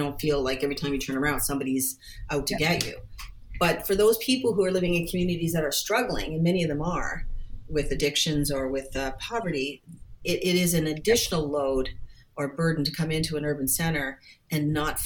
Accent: Toronto, Ontario, Canada; I was raised in Toronto in the 60s and 70s.

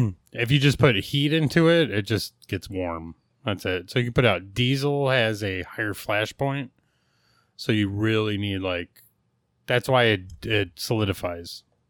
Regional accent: Chicago, Illinois, United States; God, we're from Chicago.

